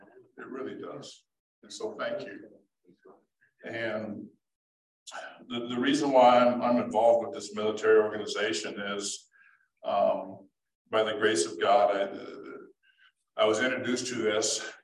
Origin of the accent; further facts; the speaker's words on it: Hawaii, United States; now in Colorado, United States; I grew up in Hawaii. And when I took my recruiting trip here, I fell in love with Colorado